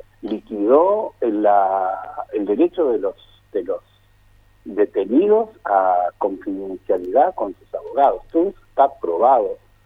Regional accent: Santa Fe, Argentina; Yo soy santafesino de la ciudad

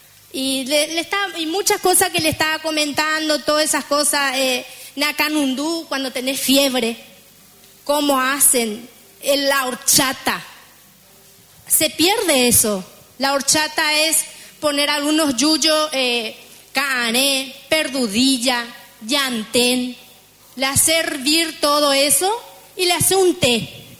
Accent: Paraguay; accent: Paraguayan; me dice que ya se perdió mi tonada paraguaya.

